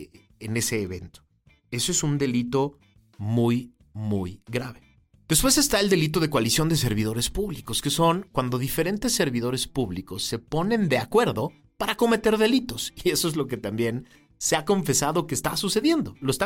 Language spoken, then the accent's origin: Spanish; Mexico